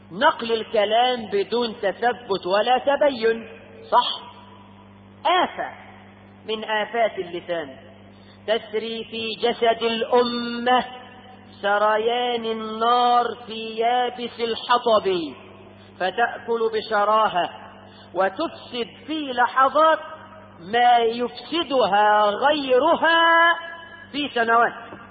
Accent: Egypt; إحنا كمصريين أكثر شعب تنتشر فيه الإشاعة، صح؟

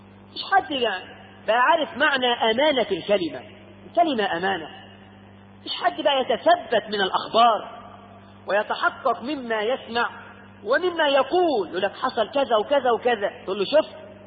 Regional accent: Egypt; إحنا كمصريين أكثر شعب تنتشر فيه الإشاعة، صح؟

